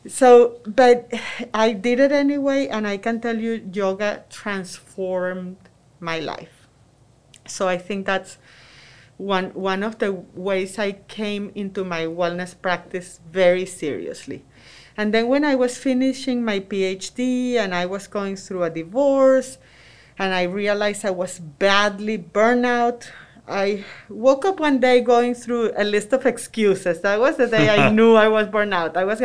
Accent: Venezuela; English is a second language; also born or lived in New York; now in Texas, United States; I was born and raised in Venezuela. I'm sure you can tell by my accent that I'm an expert. I moved to New York 21 years ago already. And 10 years ago, I moved from New York to Texas.

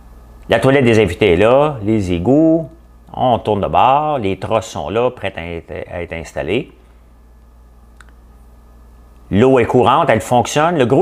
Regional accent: Gatineau, Quebec, Canada; Je suis de Gatineau. T'es passé devant chez nous.

